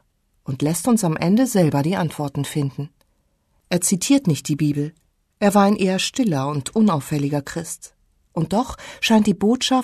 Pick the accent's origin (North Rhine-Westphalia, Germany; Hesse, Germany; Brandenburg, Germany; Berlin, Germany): Berlin, Germany; born there; Denn in Berlin, meiner Geburtsstadt